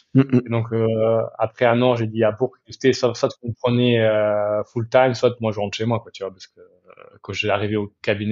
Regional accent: Belgium; also born or lived in Sarajevo, Bosnia and Herzegovina; Alors, moi, je suis belge. Je suis né à Sarajevo, donc je suis bosniaque, mais je suis arrivé en 95 en Belgique, et donc j'ai fait toute ma scolarité là-bas.

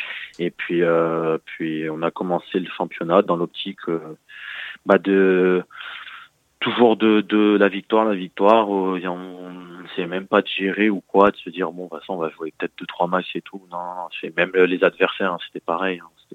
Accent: Sassenage, Auvergne-Rhône-Alpes, France; Donc, moi, j'ai grandi à Sassenage, hein, j'ai grandi au complexe Vieux-Melchior.

